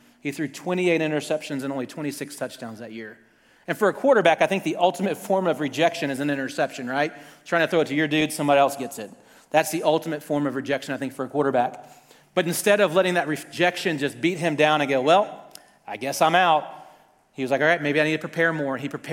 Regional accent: Louisiana, United States; I'm from South Louisiana, so for me, it's pretty much the Saints and LSU.

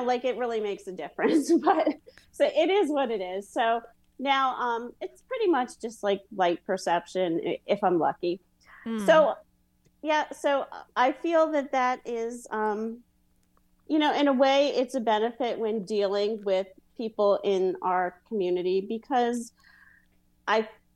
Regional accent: Allentown, Pennsylvania, United States; born there; I was born in Allentown, Pennsylvania.

